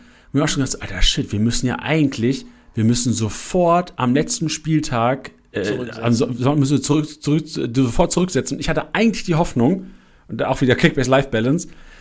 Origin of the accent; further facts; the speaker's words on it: Lüneburg, Lower Saxony, Germany; Ich bin ja im Norden geboren, bin da aufgewachsen, ja. In Lüneburg auch.